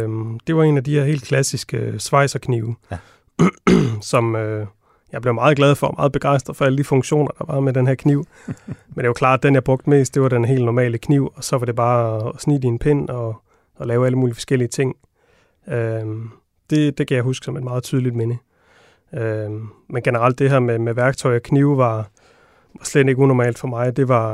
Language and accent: Danish; Vejle, Region of Southern Denmark, Denmark; jeg er 31 år og født og opvokset i Vejle, hvor jeg også har min butik og mit værksted i dag.